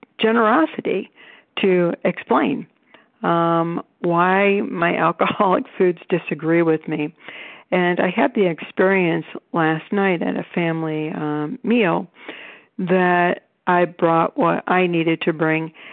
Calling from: Cleveland, Ohio, United States; and I'm calling from Cleveland, Ohio.

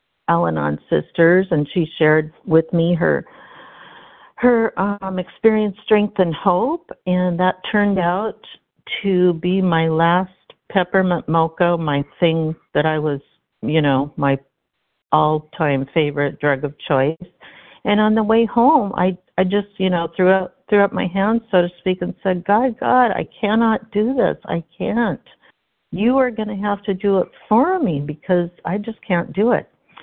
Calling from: Washington, United States; gratefully recovered from Washington State.

